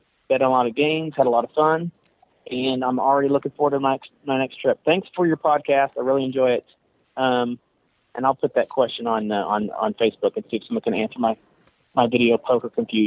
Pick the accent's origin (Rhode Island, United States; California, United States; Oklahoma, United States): Oklahoma, United States; from Oklahoma.